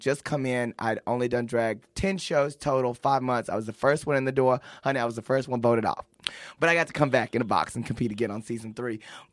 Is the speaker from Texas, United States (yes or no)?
yes; Paris, Texas, United States; I'm country. I'm from Paris, Texas, originally. I know the sound of popping biscuits.